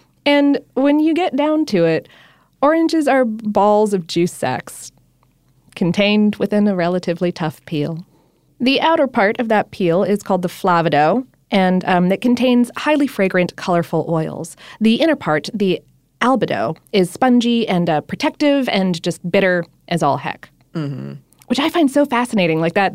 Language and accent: English; Florida, United States; Growing up in Florida, I wound up having a lot of friends who had, like, citrus trees in their yards and stuff like that.